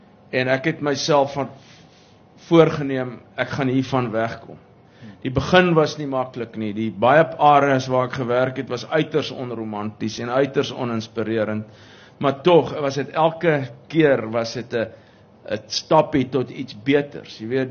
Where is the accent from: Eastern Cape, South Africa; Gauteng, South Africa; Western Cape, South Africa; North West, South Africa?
Gauteng, South Africa; Pretoria; toe ek groot geword het in Pretoria was ek akiet bewus van die feit dat ek nie inpas nie.